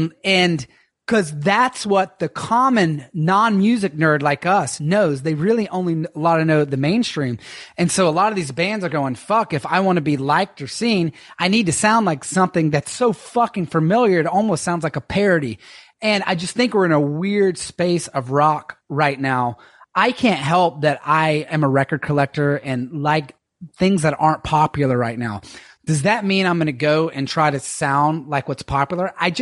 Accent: the South, United States; I'm from the South, so I'm very, very Southern as it is.

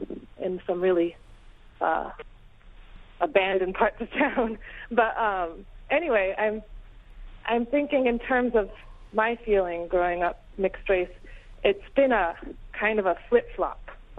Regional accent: Los Angeles, California, United States; My dad's from Palestine and my mom's from Colombia. And I grew up in Los Angeles, which is a pretty mixed up place.

